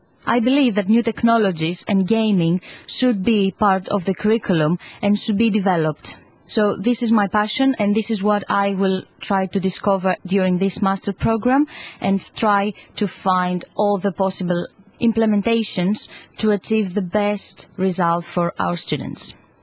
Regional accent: Greece; English is a second language; I'm originally from Greece, and I'm really glad to be part of this international group

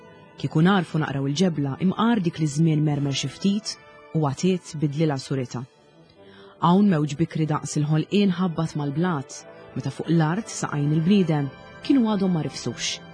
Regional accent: Southern Harbour, Malta; Insertajna George u jien tnejn li trabbejna fil-Kottonera.

